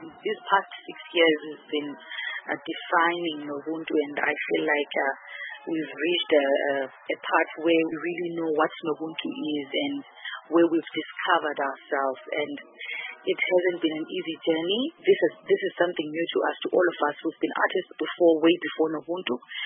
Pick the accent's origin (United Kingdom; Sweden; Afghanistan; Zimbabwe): Zimbabwe; Bulawayo, Matabeleland; now in United States; We come all the way from Zimbabwe, in Bulawayo. We're an Imbube ensemble, five-part a cappella group.